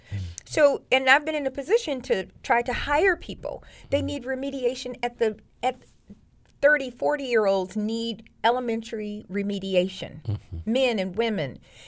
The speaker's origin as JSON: {"language": "English", "town": "South Bend", "region": "Indiana", "country": "United States", "said": "I'm not from here originally. Mm. I'm from South Bend, Indiana"}